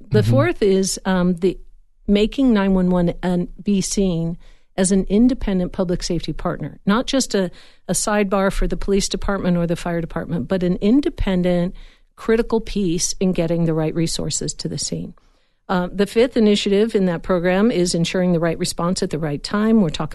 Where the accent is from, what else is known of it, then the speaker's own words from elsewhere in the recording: Chicago, Illinois, United States; Yeah, same, same. Right. That's where I'm from.